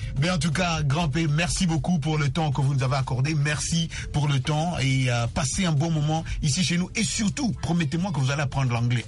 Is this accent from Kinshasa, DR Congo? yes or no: yes; Kinshasa, DR Congo; Je vous ai vu chez moi à Kinshasa